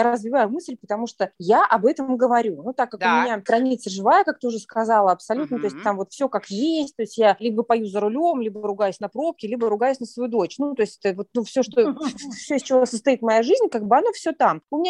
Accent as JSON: {"language": "Russian", "town": "Sevastopol", "region": "Crimea", "country": "Ukraine", "moved": "yes", "lives_now": "Moscow, Russia", "said": "Да, я сама из Крыма, из Севастополя, но я очень давно уехала в Москву и уже как бы больше, чем полжизни живу здесь."}